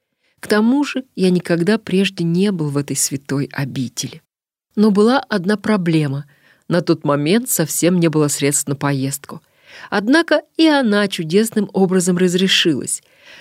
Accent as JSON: {"language": "Russian", "town": "Cheboksary", "region": "Chuvashia", "country": "Russia", "tie": "born or raised there", "said": "Родом она была из Чебоксара. Это моя малая родина."}